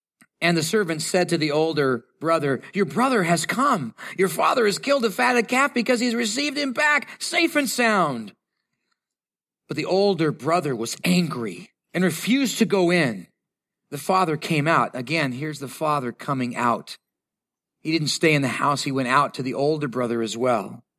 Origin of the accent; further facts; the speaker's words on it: Canada; born there; I feel shame because since I was born in Canada, I'm thinking, nah, all of you guys are going to think that that's what Canadians are like.